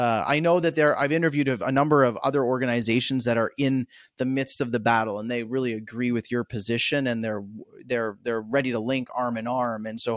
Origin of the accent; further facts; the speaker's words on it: United States; as an American